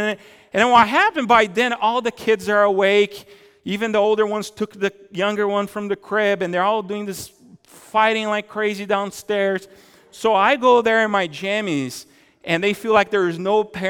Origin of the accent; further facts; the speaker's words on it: Brazil; now in Helena, United States; But I grew up in Brazil, it's kind of like that too. So I live in the valley in Helena, and in Brazil I live also in the valley.